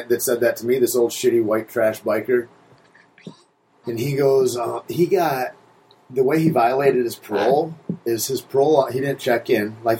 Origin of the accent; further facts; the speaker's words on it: Michigan, United States; Michigan's kind of a poor place it's like maybe the second or third poorest place in the world. I think my hometown was up to like 24% unemployment a couple years ago.